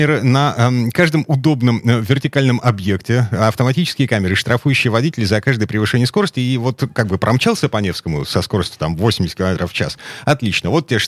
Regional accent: Moscow, Russia; now in Saint Petersburg, Russia; я не местный. Я переехал в Петербург из Москвы.

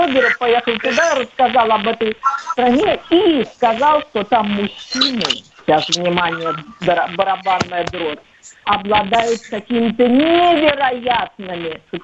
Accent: Moscow, Russia; born there; я родилась в Москве.

